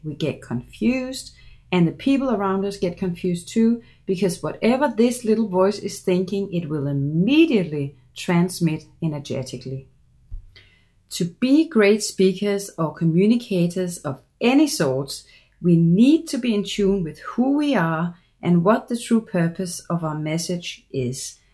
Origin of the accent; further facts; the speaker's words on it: Denmark; English is a second language; now in Germany; Now, as you can hear, I have an accent. I grew up in Denmark. My mom was Danish, but my dad was American, so there's always been that natural connection for me. And at this point, I'm based in Germany